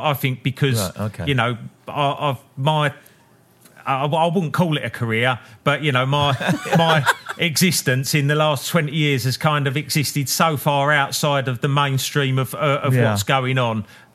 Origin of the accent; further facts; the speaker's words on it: United Kingdom; there's something in us as British blokes that will argue that fucking point that we were right